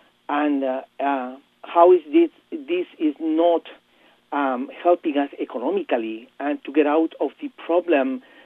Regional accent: Guatemala; English is a second language; moved away as an adult; now in Canada; Okay, well, I'm originally from Guatemala. I study engineering back in Guatemala, and I have been in outside my country since 1981. In Canada, I went back to university

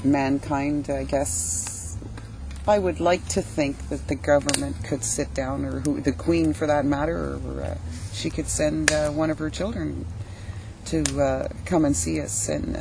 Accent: British Columbia, Canada; being that I came from Vancouver Island, across Canada, it's the same problem.

